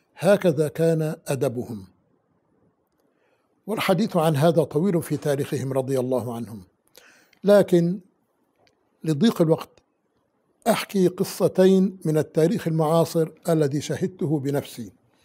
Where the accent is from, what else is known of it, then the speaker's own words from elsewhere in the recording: Aleppo, Aleppo Governorate, Syria; في بلدنا حلب.